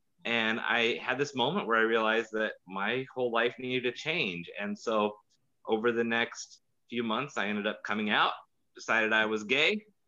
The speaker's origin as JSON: {"language": "English", "town": "Tacoma", "region": "Washington", "country": "United States", "tie": "born or raised there", "said": "I grew up here in Tacoma. I love working in this. I love this community. It's my favorite part of the world. I've never found anywhere else that feels like home."}